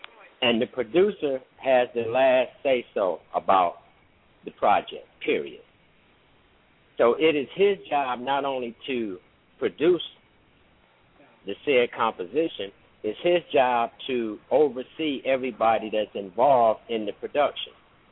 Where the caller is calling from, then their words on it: Detroit, Michigan, United States; I'm calling from Detroit.